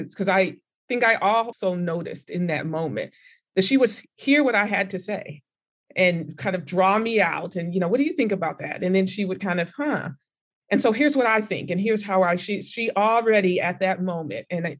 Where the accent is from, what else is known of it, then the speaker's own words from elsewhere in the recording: California, United States; I'm from California, you're from Miami.